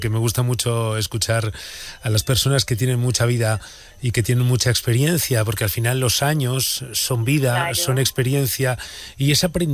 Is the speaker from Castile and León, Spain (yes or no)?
yes; Burgos, Castile and León, Spain; Yo soy de Burgos.